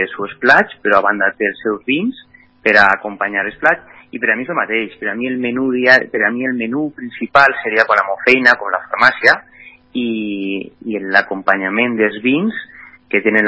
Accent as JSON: {"language": "Catalan", "town": "Aielo de Malferit", "region": "Valencian Community", "country": "Spain", "tie": "born or raised there", "said": "De repente un dia en el meu poble, en Aielo, davant del públic"}